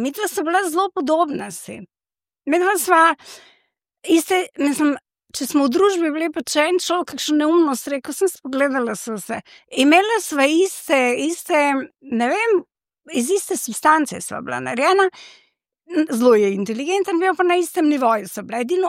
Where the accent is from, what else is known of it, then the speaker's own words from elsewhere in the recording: Banja Luka, Republika Srpska, Bosnia & Herzegovina; pač sem iz Banja Luke in pri nas so moški temno lasi.